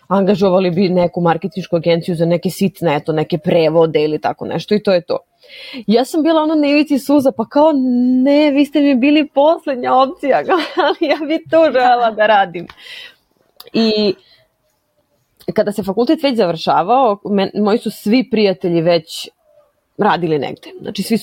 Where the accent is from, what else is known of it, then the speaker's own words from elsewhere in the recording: Serbia; to nešto drugačije od ove opere kakva je kod nas u Srbiji